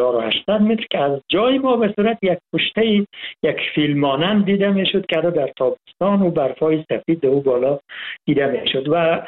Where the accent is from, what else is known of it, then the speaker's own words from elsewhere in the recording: Ghazni, Afghanistan; born there; من در سال 1350 در ولسوالی مالستان ولایت غزنی به دنیا آمدم. قریه‌ای که من به دنیا آمدم و مخصوصا محلی که من به دنیا آمدم یک جای ایلاق مانند، یک جای بلندتر از اون ناوا و تگا و اصلی بود، ارتفاع بالای 3000 متر